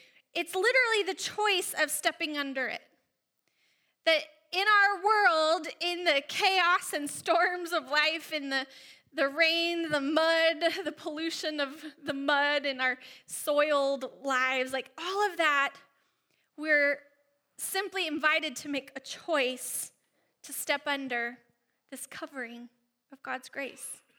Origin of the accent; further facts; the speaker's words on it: Arizona, United States; Now, I came from Arizona, where it rarely rains, not the downpour we get up here.